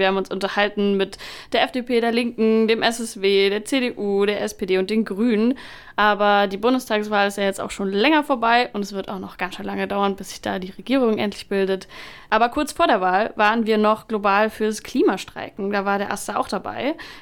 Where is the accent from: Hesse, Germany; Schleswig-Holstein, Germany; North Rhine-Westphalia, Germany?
Schleswig-Holstein, Germany; Ich komme auch aus Schleswig-Holstein und bin auch mega froh, hier in Norddeutschland studieren zu können.